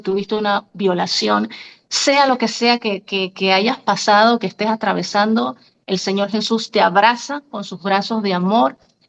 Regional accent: Panama; recibo mi correo que había ganado una beca para estudiar por 2 años en mi país. pero inglés, en una de las mejores universidades, en la segunda universidad aquí en Panamá.

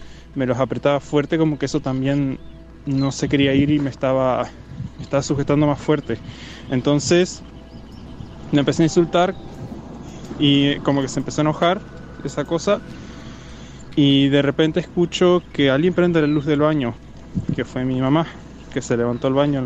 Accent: Argentina; de Argentina

